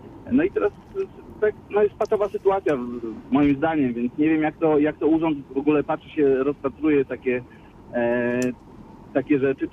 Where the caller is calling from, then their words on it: Poznań, Greater Poland Voivodeship, Poland; Dzień dobry, ja z Poznania.